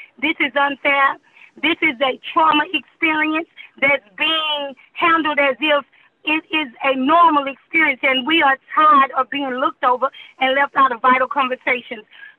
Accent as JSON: {"language": "English", "region": "Texas", "country": "United States", "tie": "born or raised there", "said": "I was born and raised in Fifth Ward"}